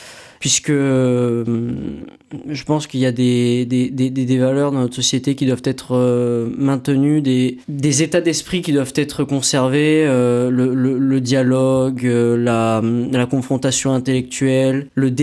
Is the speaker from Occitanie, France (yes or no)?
yes; Montpellier, Occitanie, France; born there; Je suis né à Montpellier, j'aime passionnément cette ville, j'aimerais un jour la diriger.